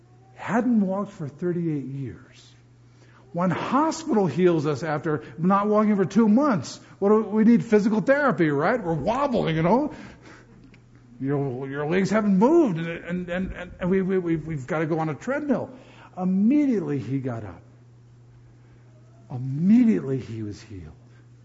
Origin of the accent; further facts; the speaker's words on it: New Jersey, United States; I'm from New Jersey. I call home. My brother doesn't know me anymore. Do I have a New Jersey accent?